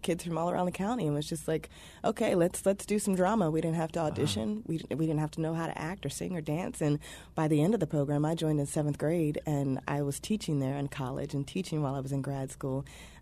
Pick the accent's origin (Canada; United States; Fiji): United States; Riverdale, Maryland; I grew up in Riverdale, Maryland.